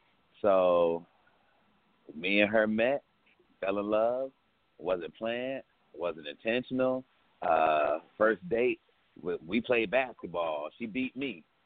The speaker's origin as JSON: {"language": "English", "town": "Brooklyn", "region": "New York", "country": "United States", "tie": "born or raised there", "said": "originally I'm from Brooklyn, New York. So I grew up in a neighborhood"}